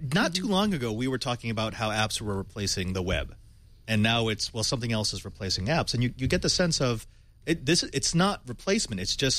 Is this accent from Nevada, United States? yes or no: no; Fremont, California, United States; I grew up in Fremont, and that part of Fremont is not nice.